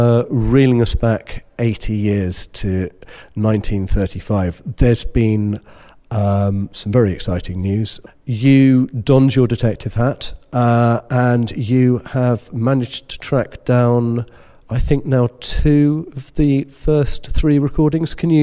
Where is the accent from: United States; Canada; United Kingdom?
United Kingdom; as a Brit trying to read that book in print form back in 1992 or whatever it was